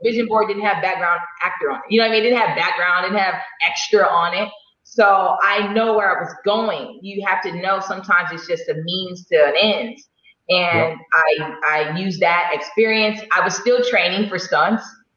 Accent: Jamaica; I mean, look, I'm Jamaican. We have about 10 jobs.

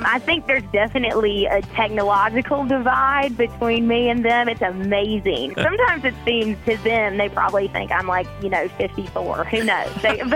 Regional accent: Southern Pines, North Carolina, United States; I grew up in Southern Pines. I get that question a lot. I have an accent.

